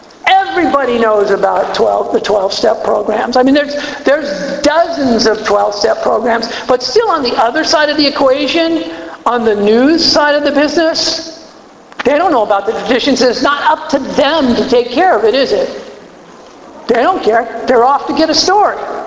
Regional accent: California, United States; I'm from Southern California. So if I have a funny accent, just remember, it ain't me that has the accent. It's you.

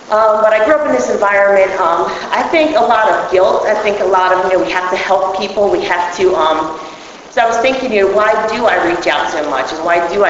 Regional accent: Maryland, United States; But I grew up in Baltimore County. I had two parents.

